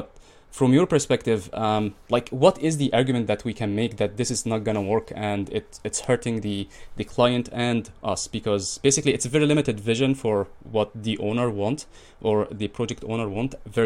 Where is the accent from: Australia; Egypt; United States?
Egypt; English is a second language; I'm from Egypt, so basically, we try to learn from the more civilized.